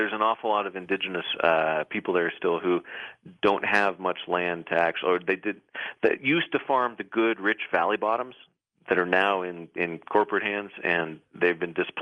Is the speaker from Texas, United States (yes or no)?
no; Seattle, Washington, United States; I'm from Seattle. I love coffee, and I wanted good coffee.